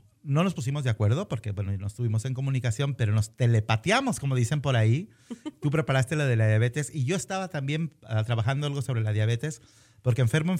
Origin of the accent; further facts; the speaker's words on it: Mexico; los mexicanos, entre el grupo de los latinos, somos los que tenemos el más alto riesgo de desarrollar diabetes